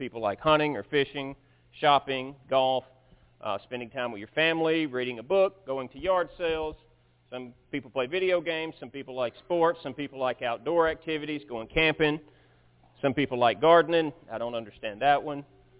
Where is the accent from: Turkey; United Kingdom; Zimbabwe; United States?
United States; Birmingham, Alabama; But as many of you guys know, I grew up in Birmingham.